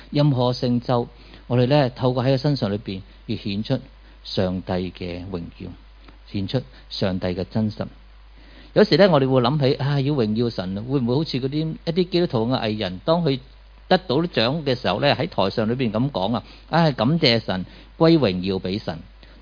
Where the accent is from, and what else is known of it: Hong Kong